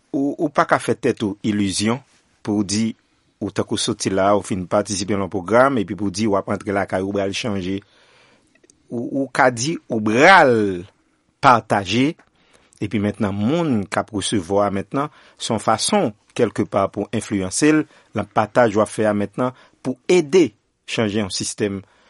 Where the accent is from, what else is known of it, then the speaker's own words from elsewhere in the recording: Haiti; C'est seulement même qui est là en tant qu'haïtien.